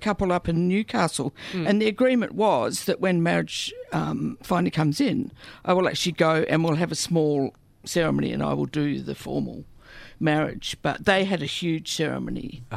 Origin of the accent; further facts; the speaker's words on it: New Zealand; As a Kiwi, I just think it's a crazy thing